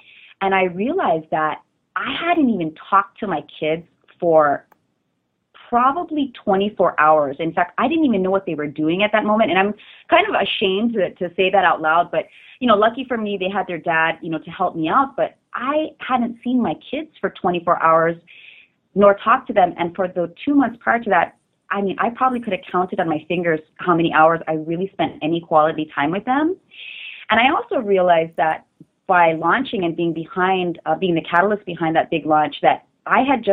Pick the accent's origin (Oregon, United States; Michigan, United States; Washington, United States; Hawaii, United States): Hawaii, United States; the same values plus ambition that I had growing up in Hawaii. So I cut my ties to the corporate world, hopped on a plane, and came back to Hawaii to raise my two girls.